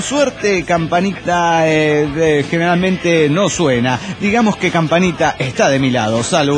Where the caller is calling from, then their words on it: Mexico City, Mexico; del DF Mexicano.